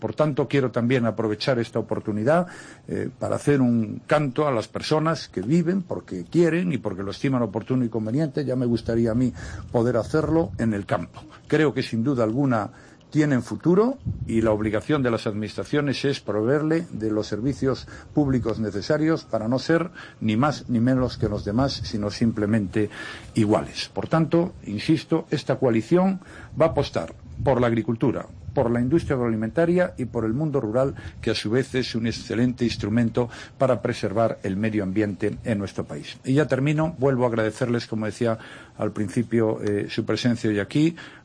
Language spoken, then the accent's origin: Spanish; Spain; me siento orgulloso como español